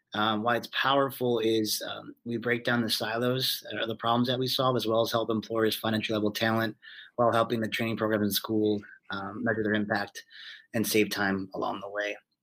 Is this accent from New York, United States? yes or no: no; Chicago, Illinois, United States; from the Chicagoland area. And I live in Chicago.